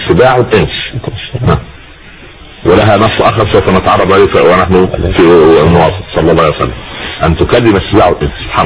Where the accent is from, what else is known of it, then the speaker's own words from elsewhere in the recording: Egypt; عندنا في مصر مثال بيقول لك ايه،